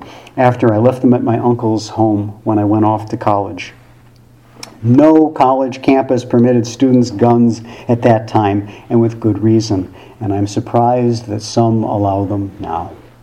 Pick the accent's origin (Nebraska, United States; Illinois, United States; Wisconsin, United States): Illinois, United States; Growing up in Illinois, I had heard about rivers like crystal, but it was hard to imagine them looking like anything but molasses.